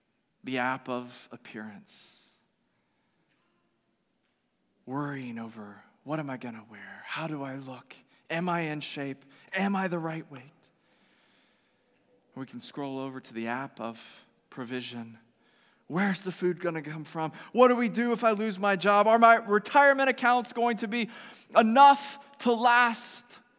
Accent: the South, United States; I grew up in the South, and we had a saying for this kind of joy.

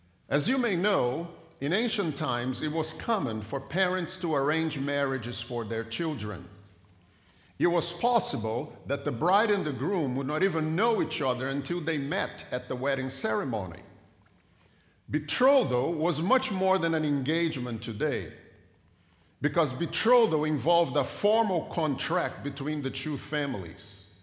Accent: Brazil; To me, as a child growing up in Brazil, Christmas for me was all about the toys.

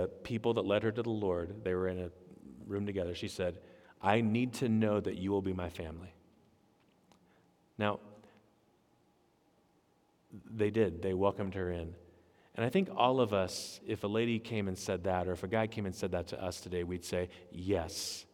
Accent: Manteca, California, United States; also born or lived in Ripon, California; Where I grew up in Manteca, California, we celebrated every year the pumpkin festival.

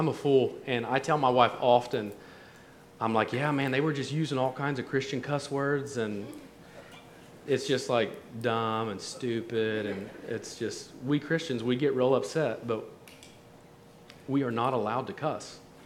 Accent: Ohio, United States; We're both from Ohio, but we lived 3 hours apart

